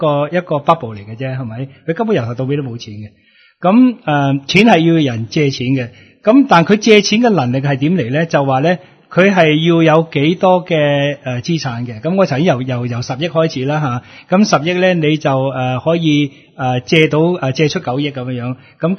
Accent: Hong Kong; 我哋香港人应该开始

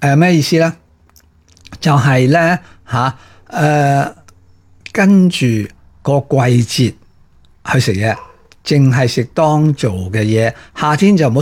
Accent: Hong Kong; 我哋香港人

